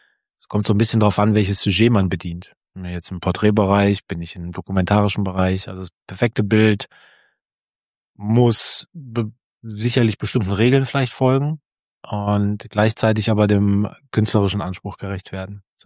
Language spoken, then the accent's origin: German; Solingen, North Rhine-Westphalia, Germany; now in Cologne, Germany; war damals in Solingen, wo ich groß geworden bin